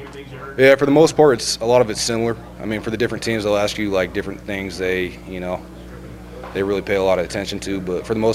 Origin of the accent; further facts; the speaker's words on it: Bakersfield, California, United States; Yeah, I came from the Valley, I mean, Bakersfield, and it's pretty much Bakersfield and the outskirts.